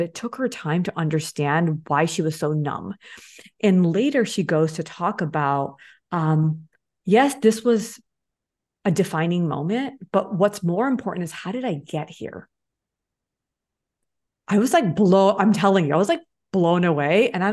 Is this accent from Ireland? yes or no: no; Los Angeles, California, United States; as an educated woman born and brought up in the United States, Los Angeles, right? Pretty diverse, you would say